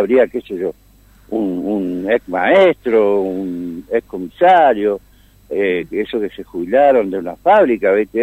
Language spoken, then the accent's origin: Spanish; Chaco, Argentina; nosotros acá, que yo soy de parte de la Sargento Cabral, sí.